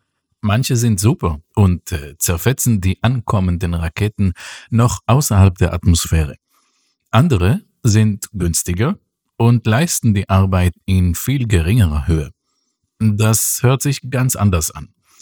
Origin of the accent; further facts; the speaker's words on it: Israel; Mein Heimatort in Israel, am Hügelland über der Mittelmeerküste, war noch ruhiger.